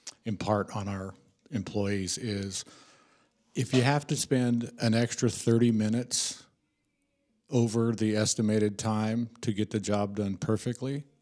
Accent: Washington, United States; now in California, United States; About 21 years ago, I moved to California. I was I was raised in Central Washington State.

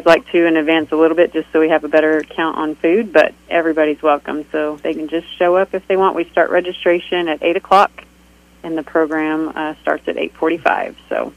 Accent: Colorado, United States; Southeast Colorado.

